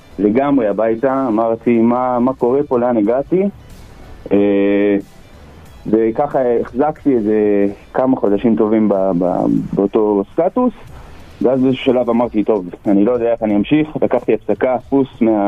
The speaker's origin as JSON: {"language": "Hebrew", "country": "Switzerland", "second_language": "Hebrew", "said": "אני לגמרי שוויצרי, כן, לגמרי, שוב. אני שוויצרי שמדבר עברית, נקרא לזה ככה."}